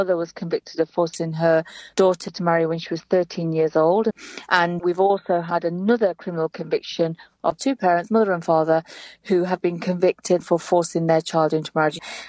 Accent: England, United Kingdom; I was born in England and I went to school here in Britain. I am one of seven sisters

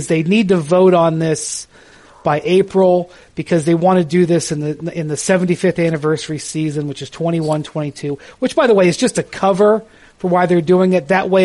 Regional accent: Akron, Ohio, United States; My hometown's Akron, but I count Cleveland. I'm not like LeBron. I count Cleveland.

